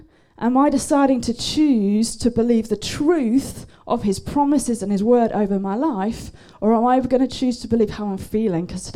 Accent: Manchester, North West England, United Kingdom; So my story is that I'm from Manchester too, and I've been a youth pastor there for 10 years.

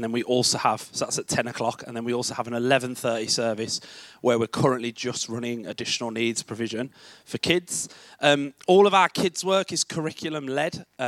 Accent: Birmingham, West Midlands, United Kingdom; accent: Birmingham; As you can tell from my accent, I am from Birmingham, and it's Birmingham, not the Black Country. They're very different places.

